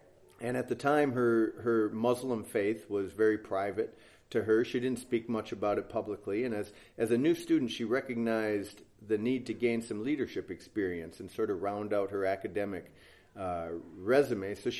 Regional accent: Minneapolis, Minnesota, United States; I come from Minneapolis, Minnesota, and this is my fourth time at Holden Village.

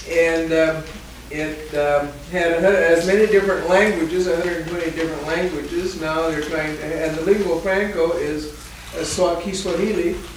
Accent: Kansas, United States; You can get Missouri, Kansas, and Nebraska in Tanzania. There are three states. I come from Kansas.

